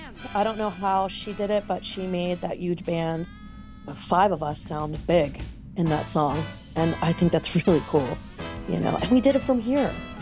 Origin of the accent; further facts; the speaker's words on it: Pennsylvania, United States; now in Minneapolis, United States; So I live, and I grew up around trains in Pennsylvania. I'm from a huge train city originally.